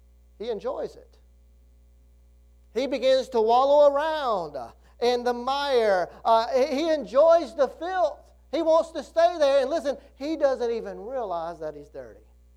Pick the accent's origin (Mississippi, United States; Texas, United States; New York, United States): Mississippi, United States; Greenville; remember when I first went off to college, Mississippi Delta Community College, about an hour from where I grew up there in Greenville, Mississippi.